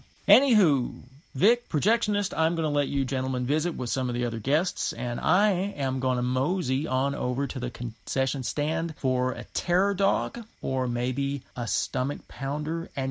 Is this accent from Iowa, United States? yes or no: no; Kentucky, United States; And, you know, I'm from Kentucky.